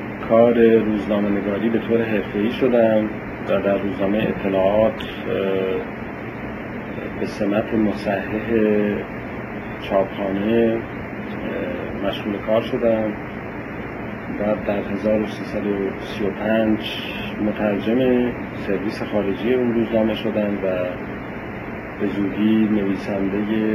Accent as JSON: {"language": "Persian", "town": "Tehran", "region": "Tehran Province", "country": "Iran", "tie": "born there", "said": "من در سال 1307-1928 در تهران به دنیا آمدم. خانواده من از طرف پدری خانواده کارمند دولت بود"}